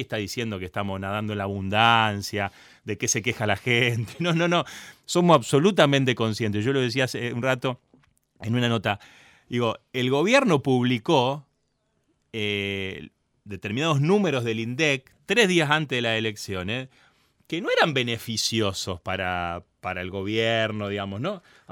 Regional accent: Rosario, Santa Fe, Argentina; digo yo que soy de Rosario, que provengo de toda esa zona donde se exportan cereales.

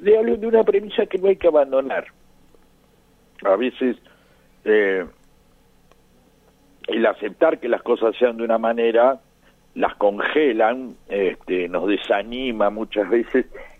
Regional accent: Buenos Aires, Argentina; Lo digo como porteño

